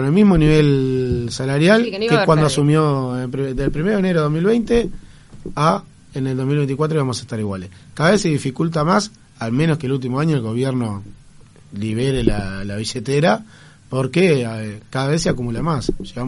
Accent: Uruguay; tenemos que tener los cuidados como cualquier uruguayo.

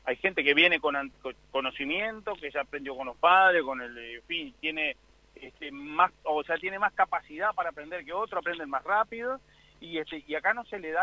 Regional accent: Uruguay; Somos todos uruguayos.

